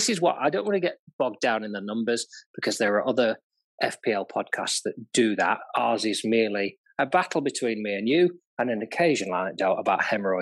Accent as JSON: {"language": "English", "region": "Scotland", "country": "United Kingdom", "said": "I am Scottish."}